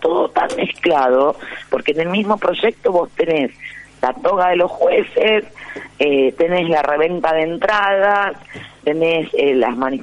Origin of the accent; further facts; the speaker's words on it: Buenos Aires, Argentina; Yo como bonaerense, si querés, me podría sentir gratificada